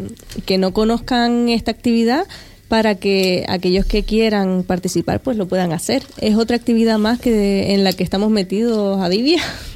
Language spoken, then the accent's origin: Spanish; Canary Islands, Spain; de vamos a Tenerife y somos de Fuerteventura